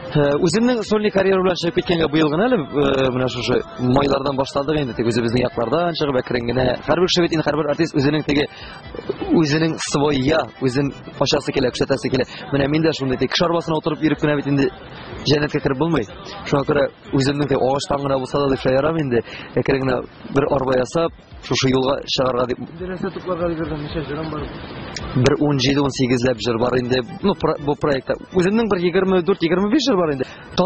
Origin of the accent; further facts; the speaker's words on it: Bakay, Orenburg Oblast, Russia; Оренбург өлкәсе, Северный районы, Бакай дигән авыл инде ул безнең. Хуҗалык бер 200 илле хуҗалык бардыр инде безнең авылда. Бөтенесе татарлар.